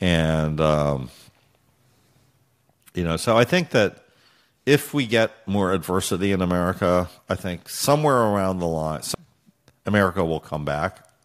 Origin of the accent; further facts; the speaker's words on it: France; I grew up in France.